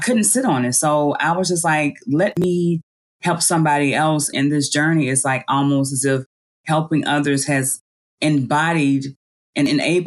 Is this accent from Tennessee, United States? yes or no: yes; Memphis, Tennessee, United States; also born or lived in Atlanta / Brooklyn; born and raised in Memphis, Tennessee. I spent some time in Atlanta, as well as lived in Brooklyn, New York.